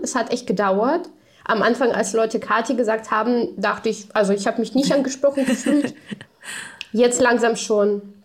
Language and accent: German; Chelyabinsk, Chelyabinsk Oblast, Russia; Ich komme aus Tscheljabinsk. Für diejenigen, die die Stadt nicht kennen, das ist im Südural, da an der Grenze zu Kasachstan. So eine 1-Millionen-Einwohner-Fabrikenstadt, überhaupt nichts los. Und so bin ich auch aufgewachsen in so einem Arbeiterviertel, in so einer Arbeiterfamilie, sage ich mal.